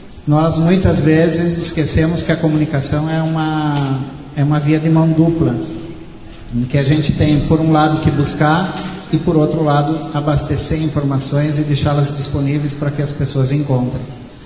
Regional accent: Bento Gonçalves, Rio Grande do Sul, Brazil; lá na minha cidade, em Bento Gonçalves, Rio Grande do Sul.

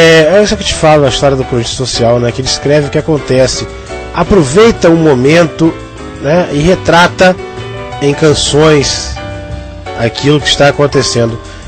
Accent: Campos dos Goytacazes, Rio de Janeiro, Brazil; now in Rio de Janeiro, Brazil; sou de 62 e cheguei no Rio, inclusive não sou nem carioca, sou de Campos, estado do Rio. E cheguei aqui no Rio em 73.

